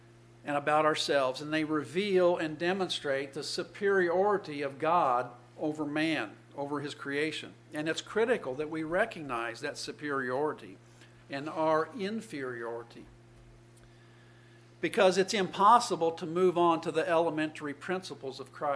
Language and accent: English; Indianapolis, Indiana, United States; born there; I'm so thankful that I was born in Indianapolis, Indiana in the year 1951, because I was born into the lap of luxury here in the United States of America.